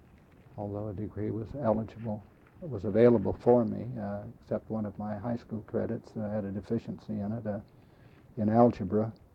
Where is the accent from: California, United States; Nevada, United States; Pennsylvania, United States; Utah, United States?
Utah, United States; Ogden; I was born in Ogden, Utah on May 17th, 1906, which makes me 76 years of age as of last May 17th. I went to public schools in Ogden, my hometown.